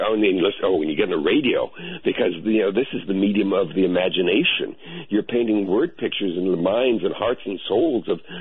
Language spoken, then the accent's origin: English; Long Beach, California, United States; I grew up in the Long Beach, California area, kind of on the outskirts of the town there, sort of on the border with Orange County. And Long Beach was a mixed town.